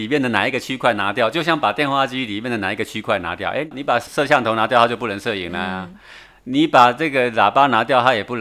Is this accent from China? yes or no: yes; China; 这就是我们中国人常常说的